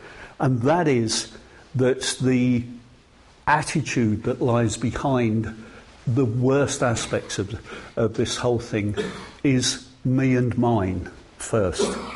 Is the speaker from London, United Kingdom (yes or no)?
yes; Dagenham, London, United Kingdom; My hometown, Dagenham, was one of those which was 68 for Leave.